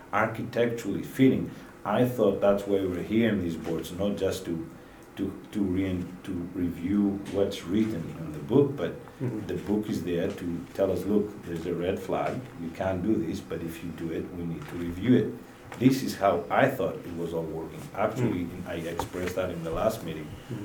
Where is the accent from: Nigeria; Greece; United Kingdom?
Greece; now in United States; I grew up in Greece, and this is where we live at nighttime.